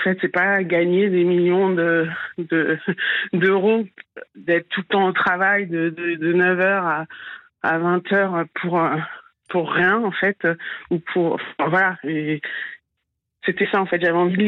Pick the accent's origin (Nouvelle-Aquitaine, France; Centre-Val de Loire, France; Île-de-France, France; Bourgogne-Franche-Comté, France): Île-de-France, France; Paris; Je suis une Parisienne, je suis née à Paris et j'ai toujours voulu aller me faire tirer le portrait.